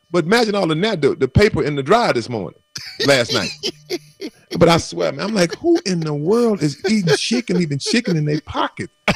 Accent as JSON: {"language": "English", "region": "California", "country": "United States", "said": "And I'm from California."}